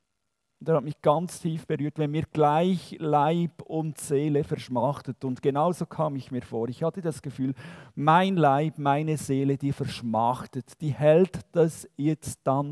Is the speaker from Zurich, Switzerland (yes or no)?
no; Bern, Switzerland; accent: Bernese; Ich versuche es, als Berner Hochdeutsch zu sprechen.